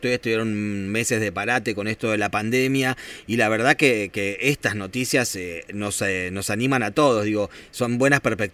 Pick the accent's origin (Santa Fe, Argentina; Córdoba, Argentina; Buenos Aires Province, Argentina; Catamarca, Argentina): Santa Fe, Argentina; como santafesino estoy contento de que nuestra Ruta 1 y nuestras cabañas estén en ese nivel.